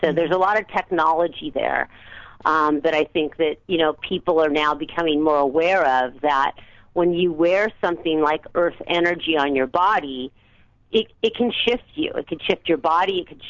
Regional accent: Manhattan Beach, California, United States; We grew up in California in the South Bay, Manhattan Beach, and we've been best friends since first grade.

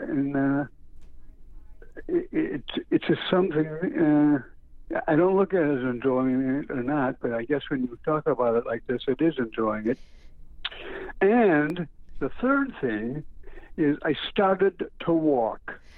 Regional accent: Detroit, Michigan, United States; born there; Especially, I was born in Detroit, so I mean, it's in my blood.

